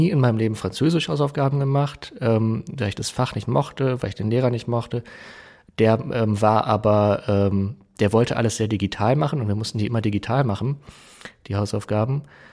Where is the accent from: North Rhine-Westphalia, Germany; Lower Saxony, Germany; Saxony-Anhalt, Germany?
Lower Saxony, Germany; Achim; now in Bremen, Germany; ich bin hier in Bremen, ich komme nicht gebürtig aus Bremen, sondern aus dem Umland. Er hatte also das Privileg des Niedersachsen-Abiturs und bin da in Achim auf eine sehr neue Schule gegangen, das Gymnasium am Markt.